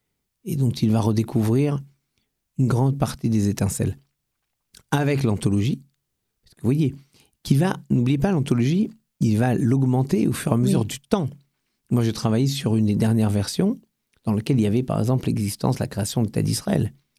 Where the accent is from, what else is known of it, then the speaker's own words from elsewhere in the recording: France; Je crois que dans toutes nos fibres, nous sommes français avec cette obsession de faire en sorte que la France soit fidèle à elle-même.